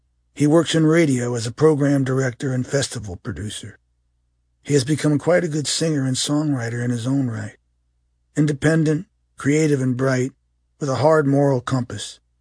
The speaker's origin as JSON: {"language": "English", "town": "Freehold", "region": "New Jersey", "country": "United States", "tie": "born or raised there", "said": "His graduation from the fire academy near my hometown of Freehold, amid all my old friends and neighbors, brought tears and made Dad and Mom very proud."}